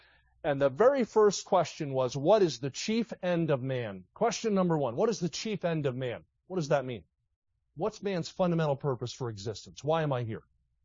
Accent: Philadelphia, Pennsylvania, United States; That was fun growing up in Philadelphia. Flyers fan, Sixers fan, Phillies fan, Cowboys fan.

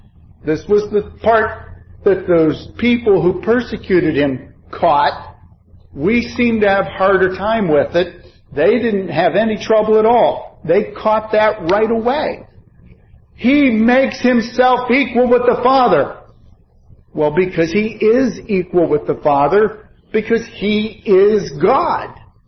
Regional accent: Pittsburgh, Pennsylvania, United States; Did I tell you I was from Pittsburgh?

